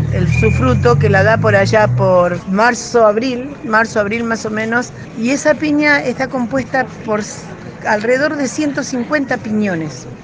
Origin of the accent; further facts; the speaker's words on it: Neuquén, Argentina; Venimos desde la Patagonia, desde la provincia del Neuquén.